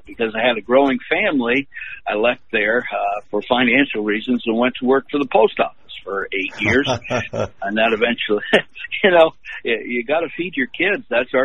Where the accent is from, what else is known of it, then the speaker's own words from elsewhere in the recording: New Hampshire, United States; I grew up in New Hampshire, like you said, and I went in the service in 1971.